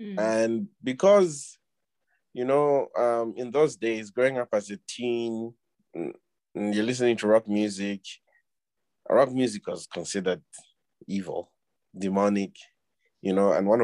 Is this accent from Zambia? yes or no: yes; Ndola, Copperbelt, Zambia; now in Lusaka, Zambia; But I was born and raised in Dola. I grew up there, went to high school there, went to a notorious boarding school in the outskirts of Dola as well.